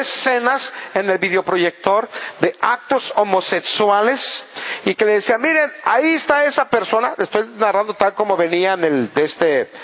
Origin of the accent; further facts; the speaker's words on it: Mexico; Otra cosa más que no podemos cambiar es nuestra raza. Somos mexicanos, nos distinguimos como mexicanos, se nos nota que somos mexicanos. No podemos cambiar nuestra herencia nacional.